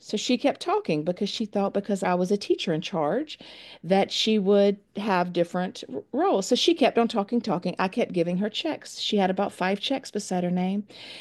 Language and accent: English; the South, United States; because I'm from the South that I'm stupid or that I'm slow